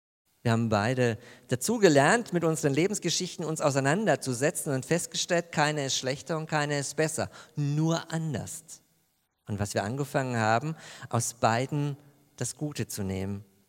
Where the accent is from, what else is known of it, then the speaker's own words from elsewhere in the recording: Bavaria, Germany; Also ich habe eine richtige Frau, nämlich eine Schwäbin, als Franke